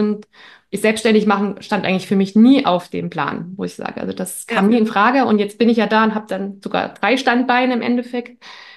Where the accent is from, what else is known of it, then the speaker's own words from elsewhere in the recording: East Germany, Germany; ich komme auch aus Ostdeutschland